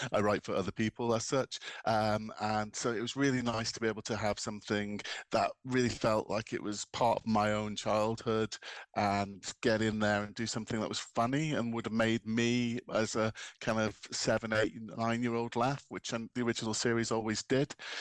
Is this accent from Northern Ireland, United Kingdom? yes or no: no; Wigan, North West England, United Kingdom; I'm originally from Wigan myself